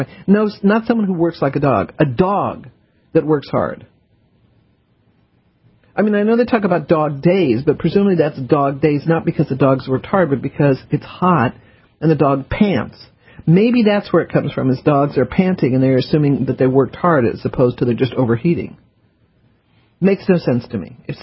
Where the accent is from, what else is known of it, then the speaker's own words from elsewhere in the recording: the South, United States; partially because I'm from the South, and the South treats the Civil War completely differently than the North does.